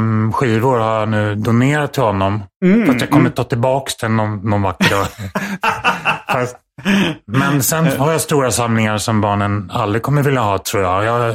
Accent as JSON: {"language": "Swedish", "town": "Stockholm", "region": "Stockholm County", "country": "Sweden", "said": "Jag är stockholmare som sagt, men numera gift med en Malmö-tjej."}